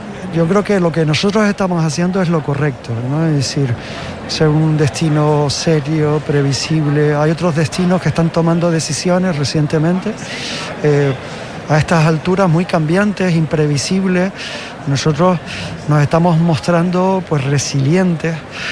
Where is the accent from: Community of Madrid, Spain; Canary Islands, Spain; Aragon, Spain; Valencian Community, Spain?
Canary Islands, Spain; somos los canarios y los españoles básicamente los que llevamos la mascarilla